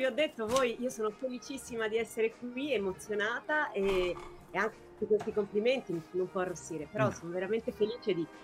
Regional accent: France; now in Italy; Sono una francese in Italia, arrivata qua, lì ero, insomma, un mix, sempre un mix

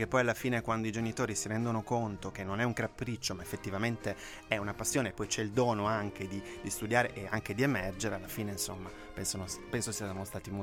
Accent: Turin, Piedmont, Italy; un torinese doc come noi

